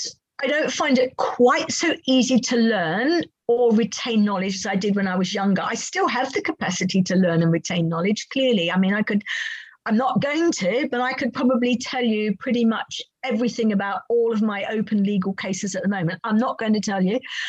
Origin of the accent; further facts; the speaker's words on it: Australia; as a child growing up in Australia, I was aware of what melanoma was.